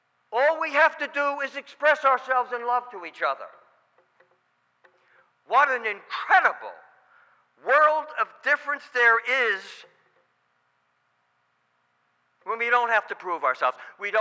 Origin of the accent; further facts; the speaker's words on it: Bronx, New York, United States; Growing up in the Bronx, I learned a couple things that's really helped me survive.